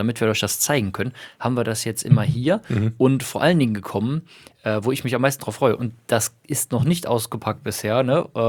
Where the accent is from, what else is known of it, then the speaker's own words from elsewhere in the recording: Pünderich, Rhineland-Palatinate, Germany; damit wir also ein bisschen Tourismus fördernd auftreten hier für meine Heimat. So, Pünderich und Umgebung, Leute.